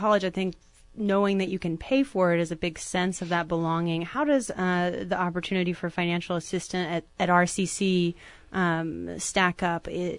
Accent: Texas, United States; I grew up in Texas, which is how.

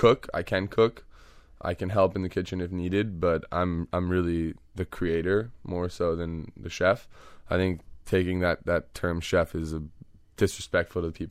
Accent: New York, United States; the things that I grew up eating in New York with my Persian family.

